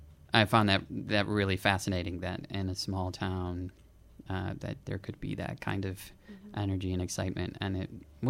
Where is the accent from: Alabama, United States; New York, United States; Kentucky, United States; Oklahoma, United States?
New York, United States; Oswego; and I grew up in a very small town. I'm from Oswego, very similar to Hudson in a lot of respects.